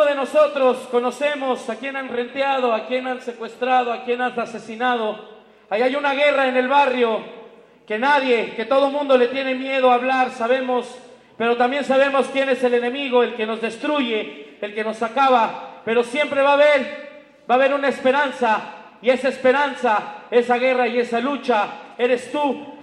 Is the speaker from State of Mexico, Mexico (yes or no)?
yes; Zumpango, State of Mexico, Mexico; Somos de Zumpango, Estado de México, a 20 horas de aquí, más 2 horas del DF.